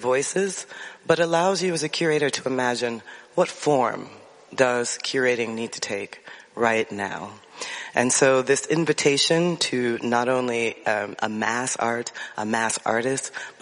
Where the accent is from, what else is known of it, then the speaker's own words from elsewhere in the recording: Chicago, Illinois, United States; I think what they mean is that we're both fans of the Chicago White Sox, because we are both from the South Side of Chicago. But yes, South Side.